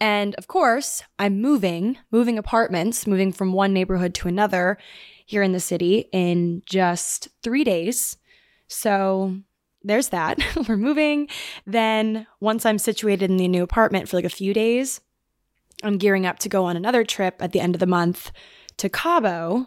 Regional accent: New York, United States; obviously being a New Yorker

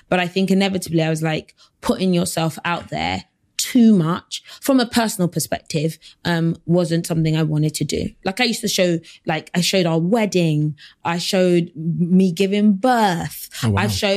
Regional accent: London, United Kingdom; but I was never scared because I'm from South London. I'm not scared.

